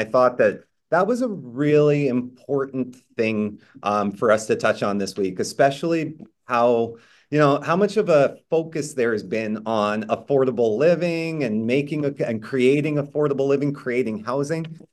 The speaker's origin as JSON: {"language": "English", "town": "Winnipeg", "region": "Manitoba", "country": "Canada", "tie": "born or raised there", "lives_now": "British Columbia, Canada", "said": "I think that being an outsider, being born and raised in Winnipeg, Manitoba, I have been exposed to what affordable housing looks like."}